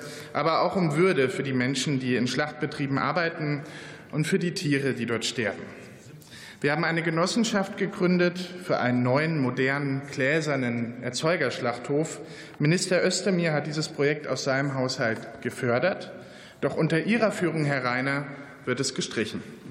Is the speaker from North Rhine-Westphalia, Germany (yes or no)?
no; Bavaria, Germany; In meiner Heimat am Bayerischen Untermain gibt es noch viele kleine Betriebe, die mit Herzblut produzieren